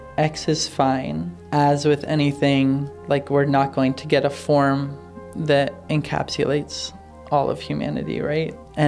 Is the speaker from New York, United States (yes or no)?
yes; New York, United States; I'm from New York, and I've been about a year in the Bay.